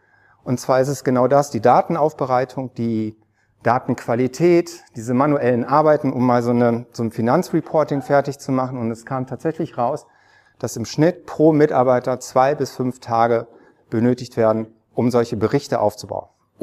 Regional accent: Neuss, North Rhine-Westphalia, Germany; Mich ärgert das immer, ich komme aus Neuss

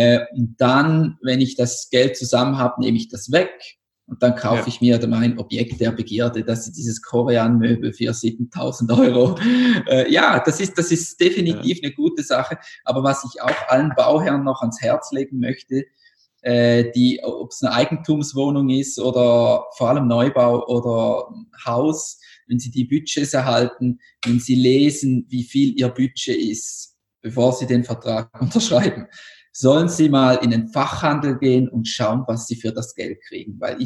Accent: Switzerland; Weil bei uns in der Schweiz ist zum Beispiel beim Sanitärbudget auch das dabei, was in der Wand ist.

